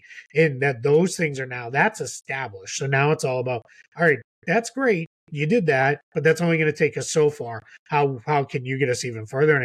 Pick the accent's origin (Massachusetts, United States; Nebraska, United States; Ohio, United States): Massachusetts, United States; Boston; I'm a Celtics guy because I grew up in Boston.